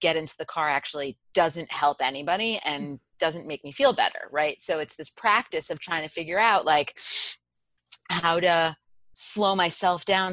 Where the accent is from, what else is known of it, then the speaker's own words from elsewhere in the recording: New York, United States; I am a New Yorker.